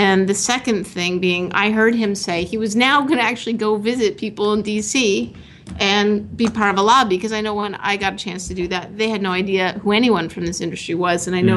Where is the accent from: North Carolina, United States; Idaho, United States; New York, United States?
New York, United States; Niagara Falls; I grew up in Niagara Falls.